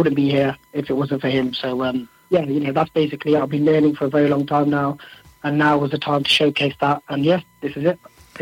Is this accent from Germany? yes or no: no; Leamington Spa, West Midlands, United Kingdom; I'm born and bred in England, in Leamington Spa, to be exact.